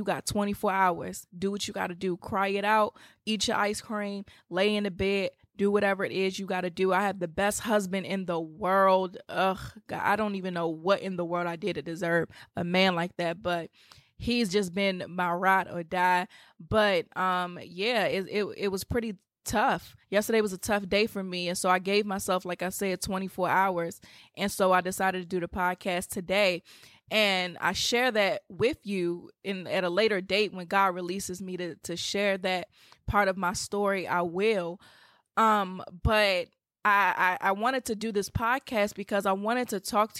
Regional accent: Washington, District of Columbia, United States; So come to DC. I would love to meet you guys in my hometown.

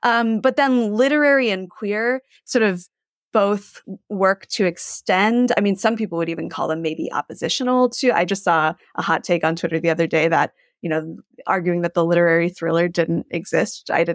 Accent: Texas, United States; I grew up on the Gulf Coast of Texas as a child.

